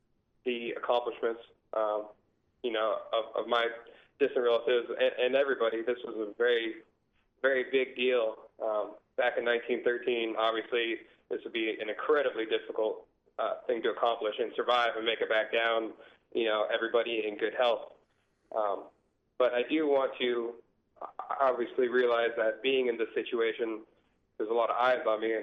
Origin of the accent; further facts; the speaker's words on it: Alaska, United States; Born and raised in Alaska, I go out hiking in the backcountry to go snowboarding all winter long.